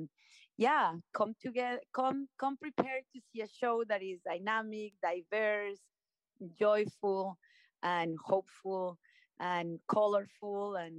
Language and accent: English; Colombia; I am from Colombia.